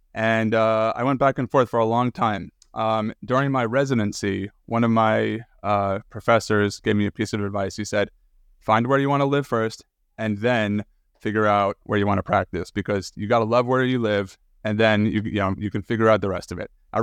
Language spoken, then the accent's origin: English; New Jersey, United States; I'm a pediatric dentist out of New Jersey. I grew up in New Jersey. I am a … loving, Wawa loving New Jerseyite.